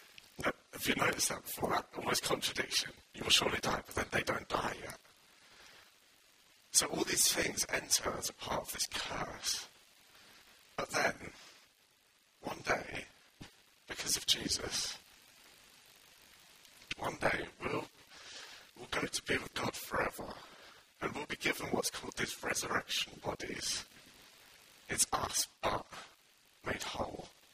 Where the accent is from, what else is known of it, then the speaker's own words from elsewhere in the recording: England, United Kingdom; now in Bridgend, United Kingdom; And sadly, I'm from England.